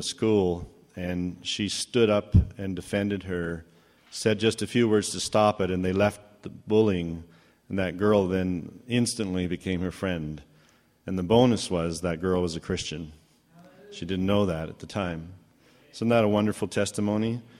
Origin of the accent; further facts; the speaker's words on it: Calgary, Alberta, Canada; from Calgary.